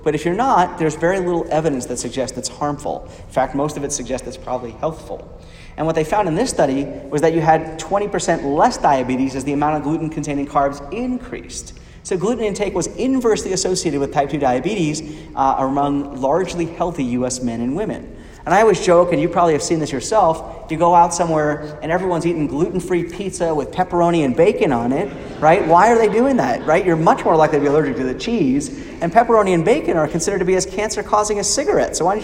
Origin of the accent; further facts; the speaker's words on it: New York, United States; when I grew up in New York, I was always worried that my own family would develop breast cancer